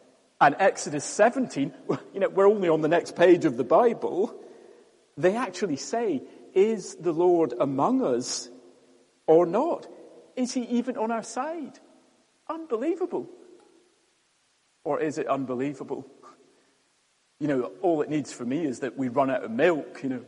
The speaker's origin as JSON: {"language": "English", "region": "Scotland", "country": "United Kingdom", "said": "Actually, I'm Scottish. I'm not sorry to mention it at all."}